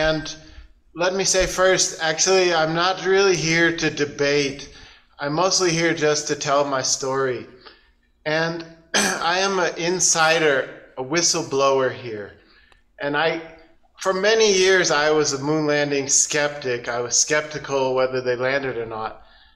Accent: United States; moved away as an adult; now in China; I'm just, I'm an American. I went to university. I was an astrophysics major in Portland State University.

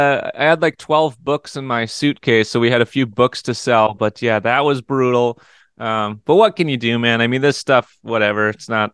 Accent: Eau Claire, Wisconsin, United States; born there; I was born in Eau Claire, Wisconsin, home of … which is just a little town in the middle of the state. Beautiful, beautiful little kind of cute blue collar city.

